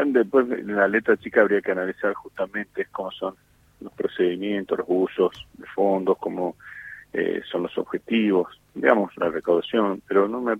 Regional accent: Argentina; Porque somos argentinos

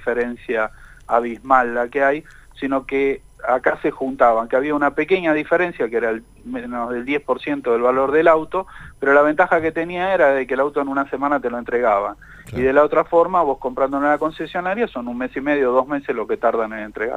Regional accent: Villa La Angostura, Neuquén, Argentina; soy de Villa Langostura.

